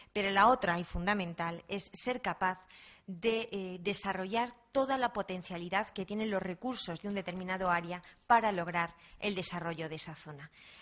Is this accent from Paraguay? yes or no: no; Badajoz, Extremadura, Spain; yo soy de Badajoz, no hace falta que os diga más. Soy de la frontera